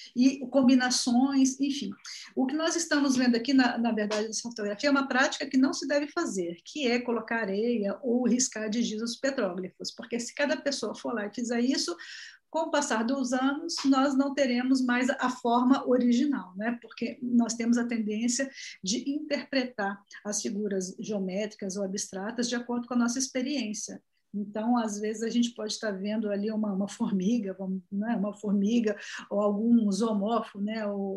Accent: Brasília, Federal District, Brazil; Bom, eu sou de Brasília, você está em Brasília

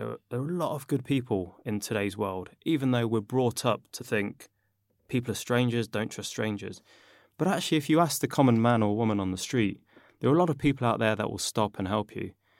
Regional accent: Leicester, East Midlands, United Kingdom; you experienced Leicester on a few occasions, and I was born and raised there and still travel home, what I call home, every few weeks, actually.

